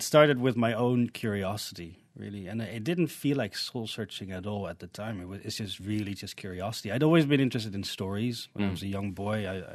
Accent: Netherlands; now in Beijing, China; I live in Beijing. I was born and raised in Holland, and my parents are from Indonesia.

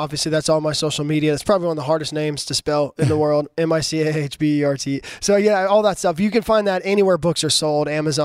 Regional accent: Louisiana, United States; That's all who's Louisiana, baby. Yeah. I'm a Cajun.

